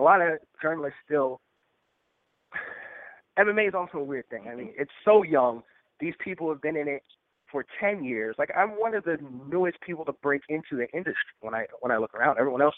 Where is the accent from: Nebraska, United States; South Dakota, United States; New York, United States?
New York, United States; New York City; Well, I mean, I was born and raised in New York City. So New York City's 90s hip hop culture, my whole family was like kind of immersed in it.